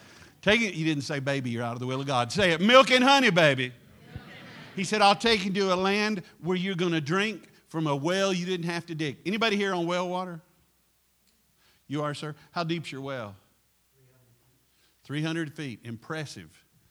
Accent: Cleveland, Ohio, United States; You can tell I'm from Cleveland, brother.

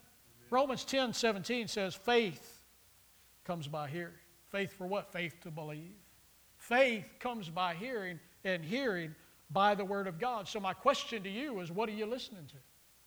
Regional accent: Austin, Texas, United States; I think everybody here knows, but I'm from Austin, Texas. I'm from that central Texas area. And so, you know, I grew up a Longhorn fan.

